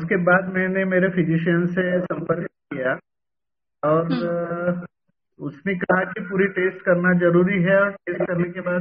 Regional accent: Maharashtra, India; मैं एक्चुअली महाराष्ट्र से हूँ और छोटे से गांव में रहता हूँ, हिंगोली में रहता हूँ।

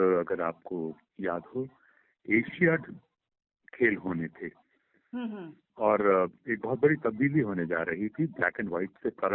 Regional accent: Punjab, India; also born or lived in Delhi; मेरे हम लोग पंजाब से आते हैं तो पंजाब में मतलब वो जो आपस में लोग एक दूसरे को खत लिखा करते थे

